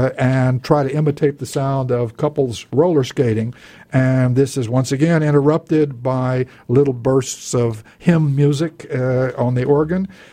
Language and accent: English; Beaumont, Texas, United States; We grew up together in East Texas and went to high school in Beaumont, Texas.